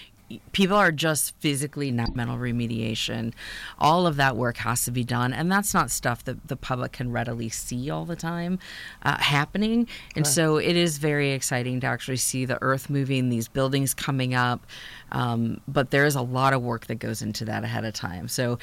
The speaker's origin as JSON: {"language": "English", "town": "Louisville", "region": "Kentucky", "country": "United States", "tie": "born or raised there", "also_born_or_lived": "Fort Knox", "said": "I am from Louisville. I'm actually a military brat, so my dad was"}